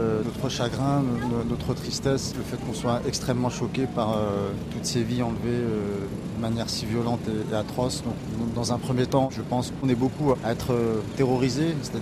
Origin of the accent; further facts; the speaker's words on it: Paris, Île-de-France, France; parce qu'en tant que parisien ce sont des lieux qu'on connaît